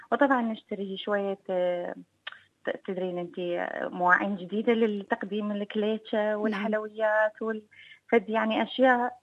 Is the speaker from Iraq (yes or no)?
yes; Iraq; احنا العراقيين كلنا بشكل عام.